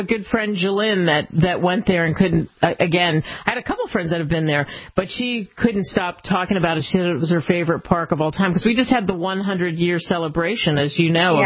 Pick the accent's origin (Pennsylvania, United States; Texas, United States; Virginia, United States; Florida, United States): Pennsylvania, United States; Philadelphia; I grew up in Philly and spent tons of summers in Baltimore.